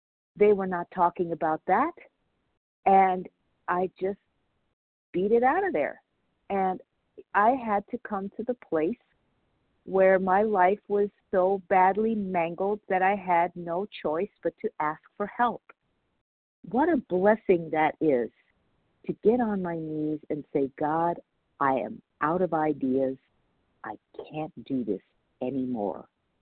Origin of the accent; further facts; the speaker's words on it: Palmdale, California, United States; I'm from Palmdale, California, which is North Los Angeles County.